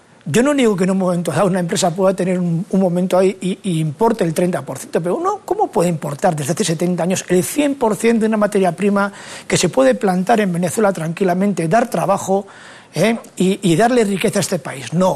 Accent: San Sebastián, Basque Country, Spain; Yo vengo de San Sebastián, que es una zona riquísima, con gente industrial

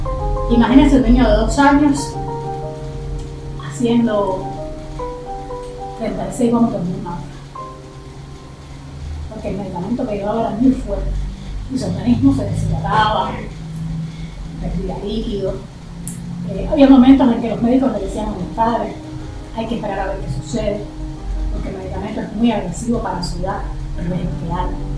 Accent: Cuba; Tengo 45 años, soy ciudadana cubana

